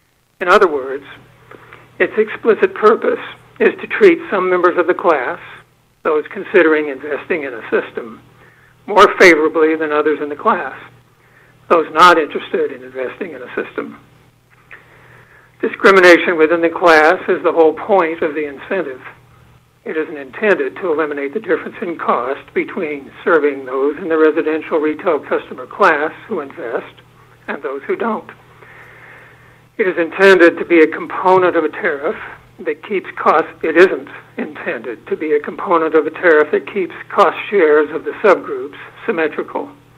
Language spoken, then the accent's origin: English; Utah, United States; now in Virginia, United States; I grew up in Utah, and I have a residence there, but I am currently working in Virginia.